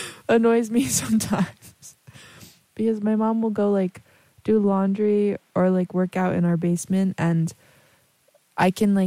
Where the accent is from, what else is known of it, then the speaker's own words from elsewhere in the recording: Poughkeepsie, New York, United States; I'm from Poughkeepsie, by the way, Poughkeepsie-ish. So we're going downstate